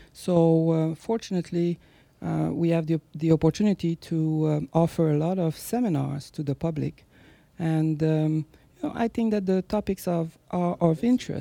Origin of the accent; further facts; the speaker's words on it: Quebec City, Quebec, Canada; also born or lived in New York City; So what happened is I'm originally from Quebec City.